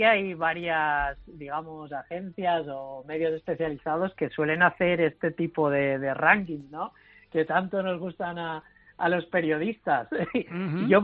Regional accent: Valencia, Valencian Community, Spain; Luego nos venimos para mi tierra. Otro que me gusta mucho es el de que se monta en la Ciudad de las Artes y las Ciencias de Valencia.

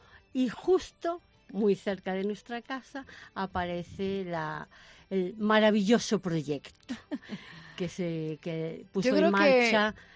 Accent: Canido, Galicia, Spain; also born or lived in Barcelona; yo soy vecina de Canido y yo me crié prácticamente en el campo.

